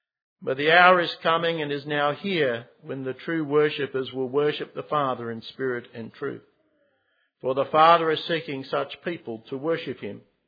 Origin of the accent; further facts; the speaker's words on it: Queensland, Australia; I grew up in Queensland, and as a young guy, in my teens